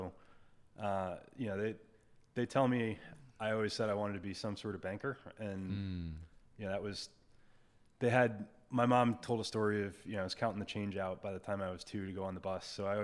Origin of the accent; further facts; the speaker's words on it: Detroit, Michigan, United States; So grew up, born in Michigan, mm-hmm. Detroit, Michigan.